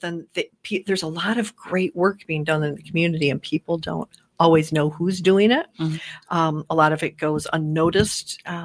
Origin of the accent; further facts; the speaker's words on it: Ionia, Michigan, United States; also born or lived in Grand Haven; I grew up in Ionia, and my dad was on the United Way board there for 25 years.